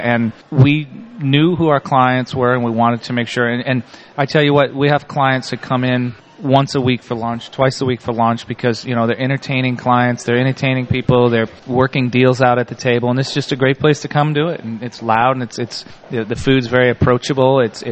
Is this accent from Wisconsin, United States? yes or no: yes; Wisconsin, United States; growing up in Wisconsin, I'm grew up in basically what's almost little Germany, you know.